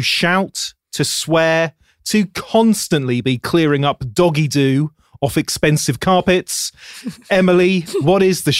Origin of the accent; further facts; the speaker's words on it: United Kingdom; She's American, I'm British.